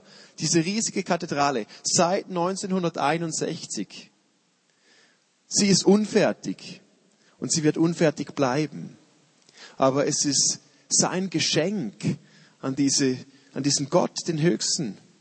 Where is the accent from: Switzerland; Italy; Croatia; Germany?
Switzerland; Wir machen mal schnell als Schweizer so ein Gotthardtunnel.